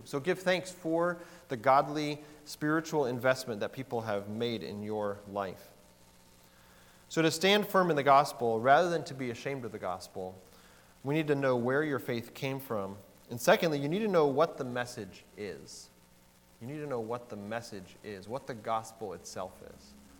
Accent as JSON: {"language": "English", "town": "Bolingbrook", "region": "Illinois", "country": "United States", "tie": "born or raised there", "said": "as I was growing up in Bolingbrook and in churches in that area"}